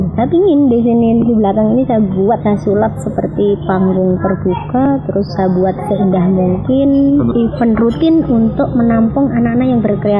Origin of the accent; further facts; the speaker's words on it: Purworejo, Central Java, Indonesia; lebih-lebih untuk saya dari Purworejo.